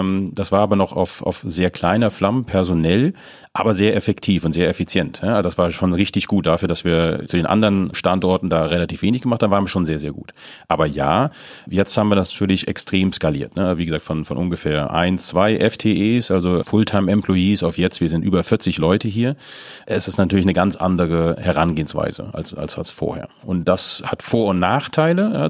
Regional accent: Wiesbaden, Hesse, Germany; now in Neumünster, Germany; Bin eigentlich aus der Wiesbaden, aus der Rhein-Main-Gegend und bin sozusagen seit 8 Jahren jetzt hier Neumünsteraner.

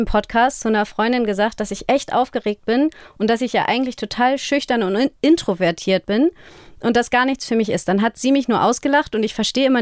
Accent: Schleswig-Holstein, Germany; also born or lived in Langenhorn; now in Flensburg, Germany; Ganz ursprünglich komme ich sogar aus Dithmarschen.

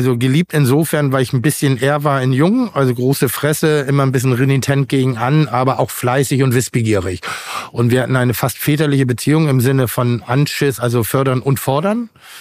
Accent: Pinneberg, Schleswig-Holstein, Germany; In Pinneberg.

